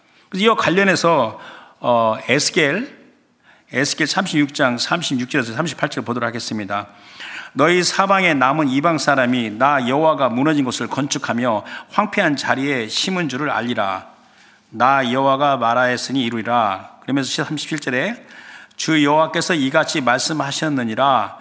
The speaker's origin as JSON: {"language": "Korean", "country": "South Korea", "said": "우리는 한국인, 우리의 생긴 게 본토가 한국인이잖아요."}